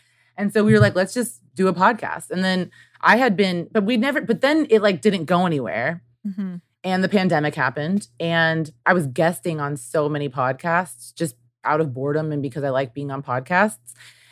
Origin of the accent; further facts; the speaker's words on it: Midwest, United States; I mean, I'm from the Midwest, so I'm more Midwestern, more kind of friendly and cautious